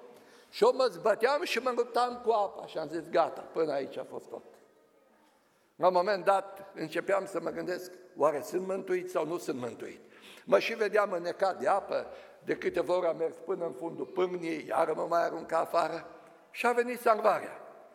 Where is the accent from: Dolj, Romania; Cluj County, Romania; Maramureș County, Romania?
Maramureș County, Romania; also born or lived in Arad; Am crescut pe Maramureș, și la Arad, un oraș pe unde trece râul ăsta mare.